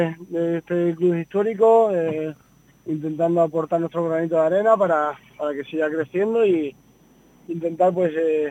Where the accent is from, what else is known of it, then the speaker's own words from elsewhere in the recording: Castilla-La Mancha, Spain; veo que el fútbol castellano manchego pues va creciendo y la verdad que como un manchego más